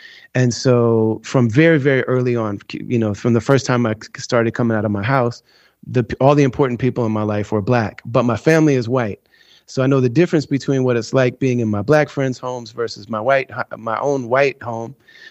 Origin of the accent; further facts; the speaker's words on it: Midwest, United States; My parents are white, but I grew up in the Midwest. It was very rare to have albinism.